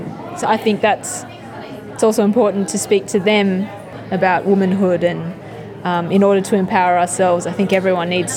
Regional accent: Australia; I can't say I'm entirely proud of being Filipina, but I'm not entirely proud of being Australian either.

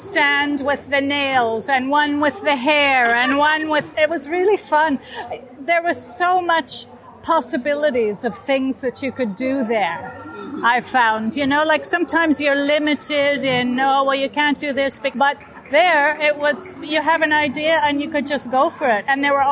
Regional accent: Canada; also born or lived in Philippines; I'm from Canada originally. And in Canada, sometimes we had no school because of snow.

